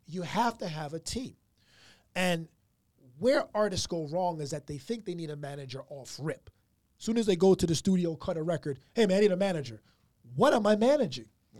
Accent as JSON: {"language": "English", "town": "Miami", "region": "Florida", "country": "United States", "tie": "born or raised there", "also_born_or_lived": "Jamaica", "said": "I've been blessed enough to been in Miami for, you know, I was born in Jamaica, but I moved here when"}